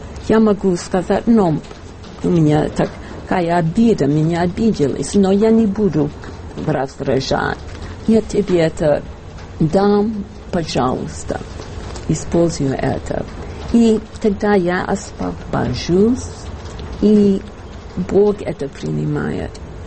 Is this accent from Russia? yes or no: no; United States; Мы из Америки, у нас обратный билет